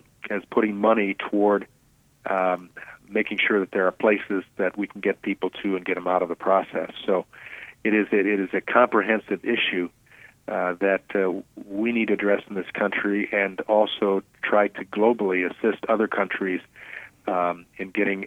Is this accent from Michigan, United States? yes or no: yes; Michigan, United States; born or raised there